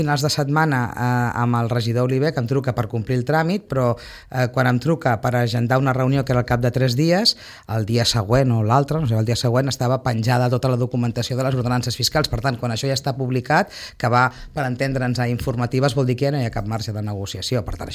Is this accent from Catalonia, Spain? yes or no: yes; Sitges, Catalonia, Spain; tinc un camí traçat de compromís amb Sitges, amb el meu poble